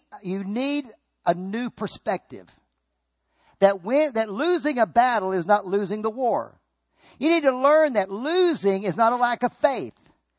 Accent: Tennessee, United States; Yeah, I said, we grew up in Tennessee and we were your average Tennesseans.

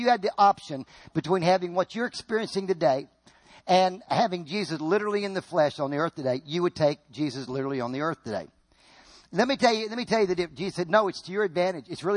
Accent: Virginia, United States; Now, when I grew up in Virginia, we only had one translation.

